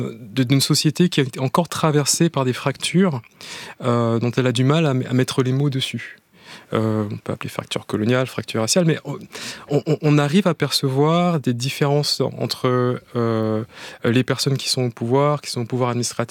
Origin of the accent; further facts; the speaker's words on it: Martinique; depuis ma période de mon enfance en Martinique